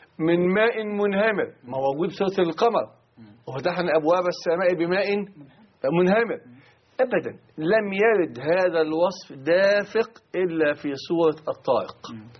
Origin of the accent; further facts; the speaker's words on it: Egypt; كعرب أو كمصري